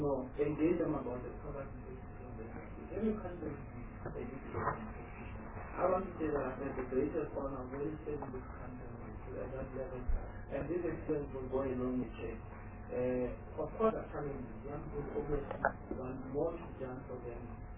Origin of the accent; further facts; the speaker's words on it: Israel; I'm very passionate about Israel because I come from Israel.